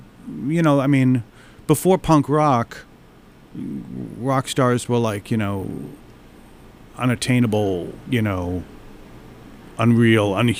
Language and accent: English; Brockton, Massachusetts, United States; also born or lived in New York; Well, I grew up on the South Shore. So I was born in New York. My parents divorced, and then I was growing up in Brockton.